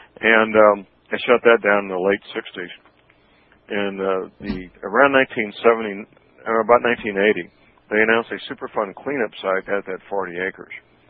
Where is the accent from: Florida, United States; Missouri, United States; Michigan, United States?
Missouri, United States; St. Louis; And in fact, my hometown, St. Louis, they built one just outside St. Louis in the next county over.